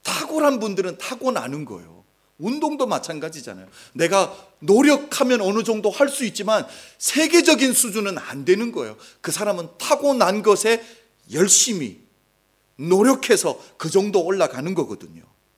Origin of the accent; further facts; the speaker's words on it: South Korea; now in Germany; 우리는 한국 사람으로 지금 독일에 살고 있어요.